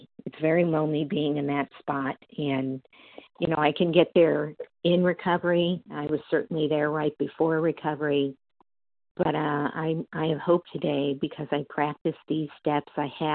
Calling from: Massachusetts, United States; Yes, I am from Massachusetts, and thank you for your service.

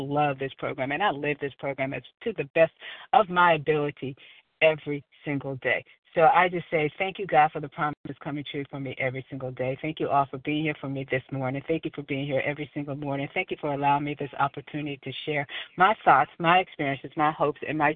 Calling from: Georgia, United States; I'm calling from Georgia.

